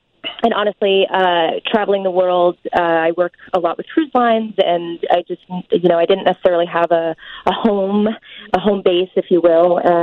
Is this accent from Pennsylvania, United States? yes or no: no; New Jersey, United States; now in Chicago, United States; So I'm pretty new to Chicago. I moved here late 2018, but I grew up just outside of Manhattan. My parents are both from New York City, and I grew up in Jersey.